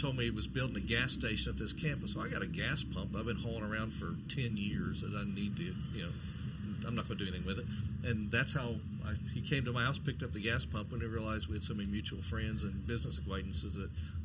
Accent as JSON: {"language": "English", "town": "Staunton", "region": "Virginia", "country": "United States", "said": "I'm from Stanton, Virginia, and I have a Starliner."}